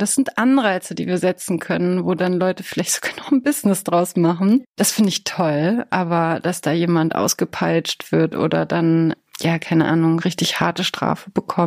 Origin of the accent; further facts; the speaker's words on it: Bochum, North Rhine-Westphalia, Germany; also born or lived in Poland; Ich bin in Bochum groß geworden, also in Polen geboren und dann in Bochum groß geworden.